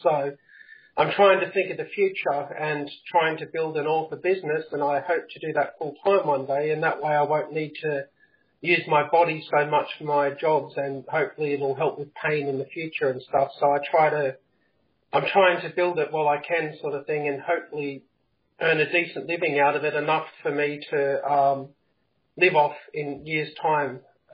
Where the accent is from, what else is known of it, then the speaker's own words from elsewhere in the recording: Perth, Western Australia, Australia; I'm from Perth, Australia.